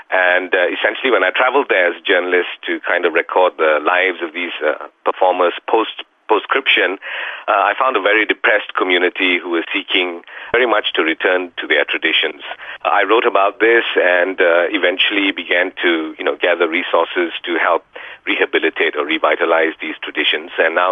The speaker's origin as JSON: {"language": "English", "region": "Kuala Lumpur", "country": "Malaysia", "tie": "born or raised there", "said": "I mean, I was born in Kuala Lumpur. I was bred and raised here. I went to study in the UK, but, you know, Kuala Lumpur has always been my base."}